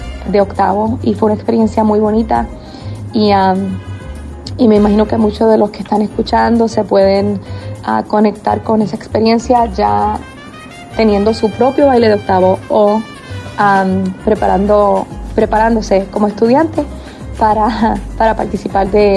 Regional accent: Puerto Rico; now in Chicago, United States; Yo soy puertorriqueña y tuve la oportunidad de viajar a los Estados Unidos para una vida mejor, como muchos de nosotros anhelamos.

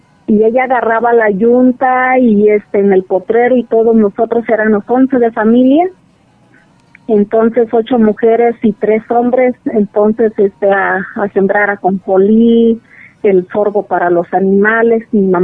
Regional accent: Cumburindio, Michoacán, Mexico; now in Tzintzuntzan, Mexico; Vengo de la comunidad de Cumburindio, municipio de Huetamo. Me vine a estudiar enfermería a Morelia.

